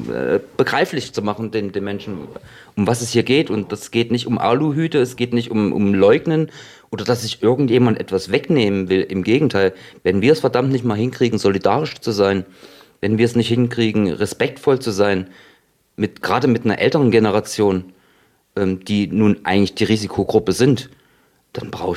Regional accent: Thuringia, Germany; Wir sind jetzt aus dem Ilmkreis, klar, aber es ist eigentlich ein gesellschaftlich weiterführendes Problem.

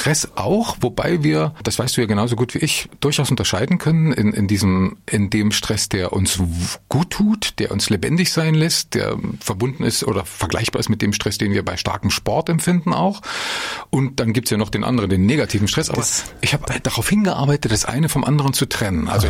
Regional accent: Erfurt, Thuringia, Germany; Ich bin ja in Erfurt Nord geboren und groß geworden. Das heißt, Hochdeutsch war meine Sache nicht.

